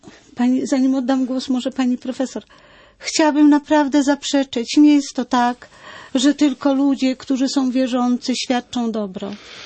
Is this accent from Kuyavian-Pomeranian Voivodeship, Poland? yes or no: yes; Toruń, Kuyavian-Pomeranian Voivodeship, Poland; ja z Torunia wiedziałam